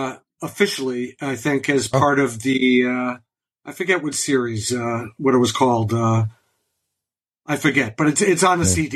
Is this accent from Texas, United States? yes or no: no; Hampton, Connecticut, United States; now in Boston, United States; Hampton, Connecticut specifically.